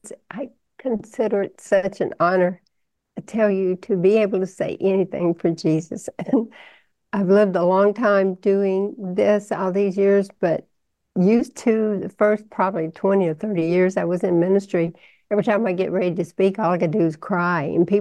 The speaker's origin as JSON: {"language": "English", "region": "Texas", "country": "United States", "accent": "Texan", "said": "I'm sorry, I'm Texan."}